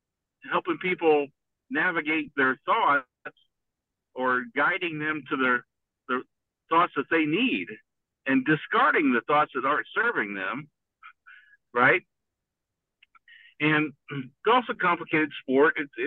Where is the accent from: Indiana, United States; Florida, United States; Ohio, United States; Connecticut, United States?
Indiana, United States; Petersburg; I'm a guy from Petersburg, Indiana. Where the hell's Petersburg, right?